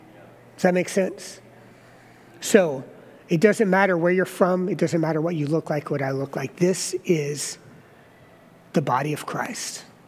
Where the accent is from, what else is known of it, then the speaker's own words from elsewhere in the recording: South Carolina, United States; born there; I was born in South Carolina.